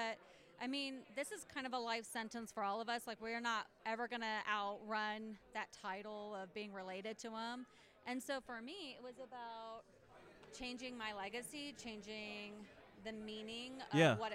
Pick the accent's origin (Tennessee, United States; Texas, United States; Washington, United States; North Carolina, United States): Washington, United States; Washington State.